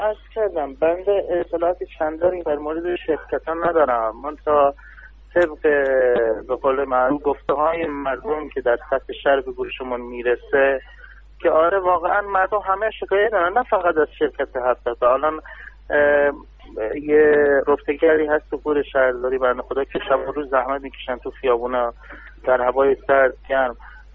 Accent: Kurdistan, Iran; now in Shush, Iran; به عنوان یه ایرانی عرضم به حضور. دوم اینکه بنده غیر بومی هستم، بچه خوزستان نیستم، بچه استان کردستانم که ساکن شوش دانیالم.

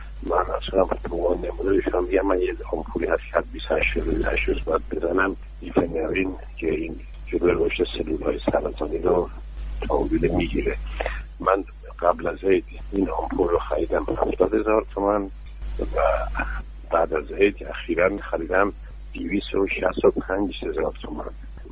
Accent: Iran; من وظیفه خودم درستم به عنوان یک ایرانی، به عنوان یک معلم، به عنوان یک دانشمند،

